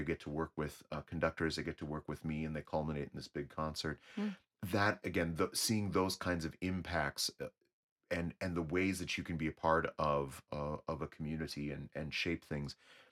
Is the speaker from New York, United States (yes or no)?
no; Wisconsin, United States; I was part of a boy choir. I grew up in Wisconsin.